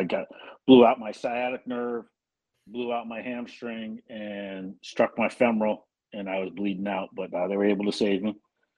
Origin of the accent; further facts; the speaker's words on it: Connecticut, United States; also born or lived in New York / South Carolina / Virginia / Key West; I was born in New York, moved to South Carolina, South Carolina to Connecticut, Connecticut to Virginia, Virginia to Key West, Key West to Connecticut, and back to the Carolinas, and then finally went to high school in Connecticut.